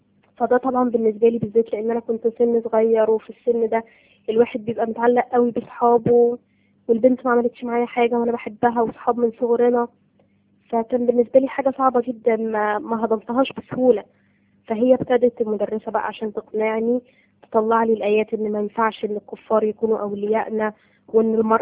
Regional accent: Egypt; انا الخلفيه بتاعتي طبعا اسره مسلمه، وواضح طبعا من اللهجه ان احنا مصريين. الاسره بتاعتي ما كانتش متدينه قوي،

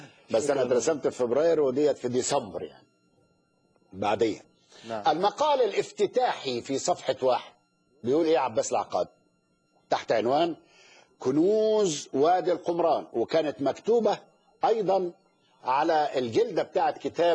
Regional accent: Egypt; طيب نأتي الى المخطوطة السينائية التي اكتشفت في دير سانت كاترين بسينا عندنا في مصر

